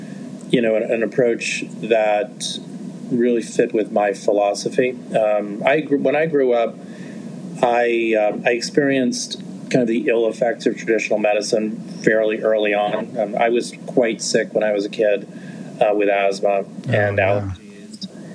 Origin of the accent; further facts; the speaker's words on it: New York, United States; So I grew up in New York. My office right now is about a block away from where I was born.